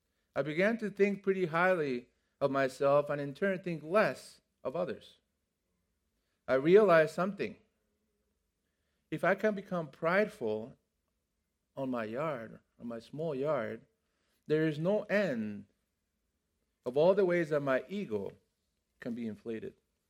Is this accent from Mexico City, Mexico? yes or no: yes; Mexico City, Mexico; It was hard to find green stuff in Mexico City growing up